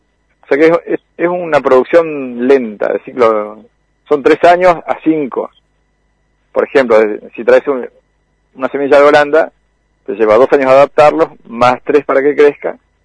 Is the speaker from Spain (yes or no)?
no; Trevelin, Chubut, Argentina; yo soy de Trevelin, del lugar de los turistas.